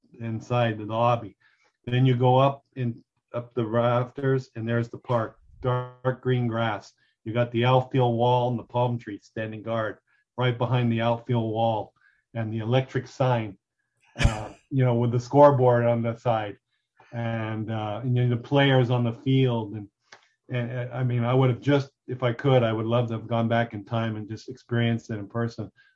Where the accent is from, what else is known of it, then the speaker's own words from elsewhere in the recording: Pittsburgh, Pennsylvania, United States; I was a kid growing up in Pittsburgh when I was younger.